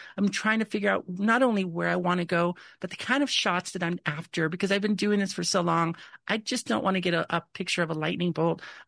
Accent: El Paso, Texas, United States; You know, I grew up in El Paso, Texas. So not the same desert, the Chihuahuan desert

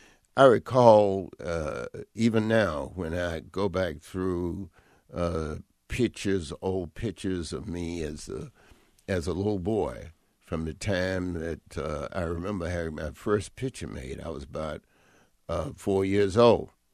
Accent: High Point, North Carolina, United States; We grew up poor. My grandmother raised me, and we lived in the poor section of town

